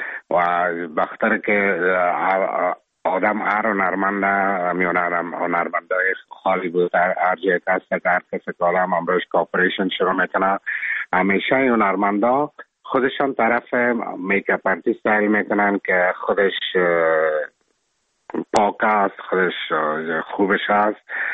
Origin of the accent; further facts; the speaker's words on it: Afghanistan; now in Czech Republic; ما افغان هستم